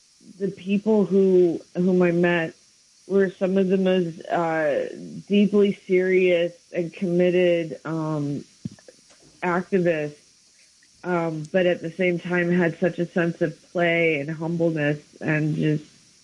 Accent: Atlanta, Georgia, United States; also born or lived in Murfreesboro, United States; I was born in Atlanta. I grew up between there and Murfreesboro, Tennessee. Both sets of my grandparents lived in Atlanta.

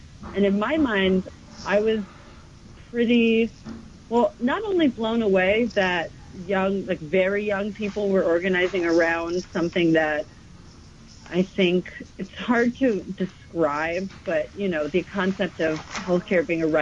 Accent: New York, United States; So I grew up in Westchester, so just outside of the city

